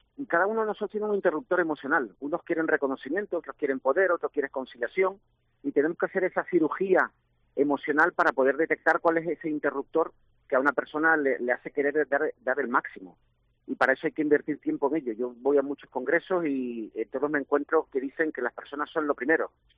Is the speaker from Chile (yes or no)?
no; Ibiza, Balearic Islands, Spain; yo soy de Baleares. Yo nací en Ibiza. Sí, mi familia es de Ibiza, de la Cala San Vicente.